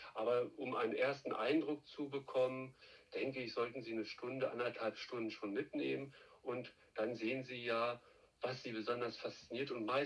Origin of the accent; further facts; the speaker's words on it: Hildesheim, Lower Saxony, Germany; also born or lived in Salzgitter; now in Leer, Germany; Geboren bin ich in Salzgitter-Bad. Aufgewachsen und die meiste Zeit meines Lebens habe ich in Hildesheim verbracht. Ich bin 48 Jahre und verheiratet.